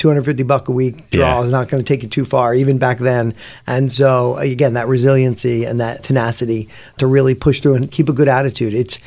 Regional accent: Plymouth Meeting, Pennsylvania, United States; Sure. I grew up in Plymouth Meeting.

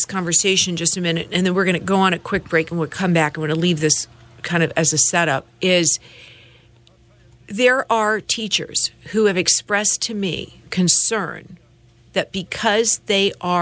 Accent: Bethesda, Maryland, United States; believe me, I grew up in Bethesda. I have friends from high school. They still don't tell anybody.

